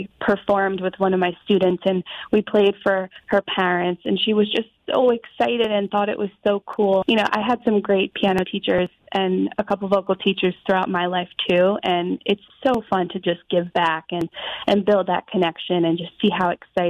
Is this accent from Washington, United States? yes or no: no; Somers, New York, United States; now in South Salem, United States; I grew up in Westchester. I'm from Somers, New York, and now I live in South Salem.